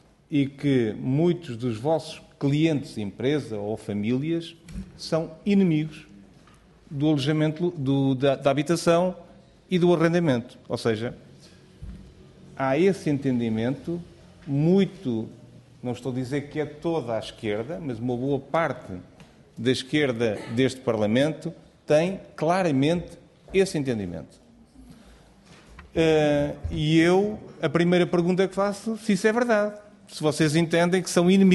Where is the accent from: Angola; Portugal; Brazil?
Portugal; Alentejo; ao de Beja, que eu venho do Alentejo e conheço muito bem